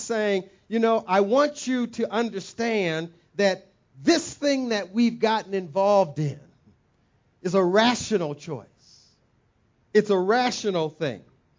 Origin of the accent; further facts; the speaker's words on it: Saginaw, Michigan, United States; If we're in Saginaw, I guess the way my hometown is Saginaw, Michigan, little Detroit, but worse. If we're back in my hometown, we would probably say something like this, man, it's a square biz, this happened.